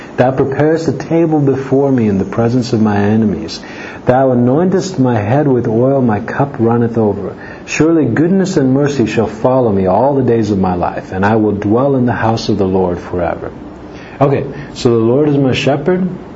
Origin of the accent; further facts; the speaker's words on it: Midwest, United States; The tornado in the Midwest where I grew up in the States, they have tornadoes all the time in the summertime